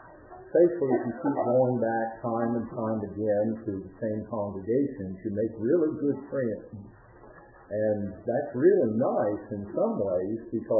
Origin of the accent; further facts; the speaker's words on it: West Virginia, United States; it was drilled into my mind when I was just a little boy growing up in Wetzel County.